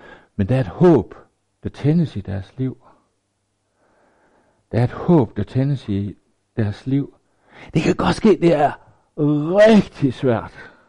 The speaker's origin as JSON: {"language": "Danish", "region": "Jutland", "country": "Denmark", "said": "jeg er jyde."}